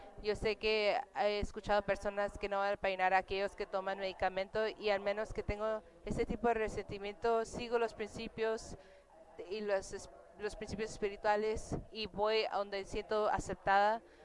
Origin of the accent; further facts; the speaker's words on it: San Diego, California, United States; Soy de San Diego, el área 8, distrito 8.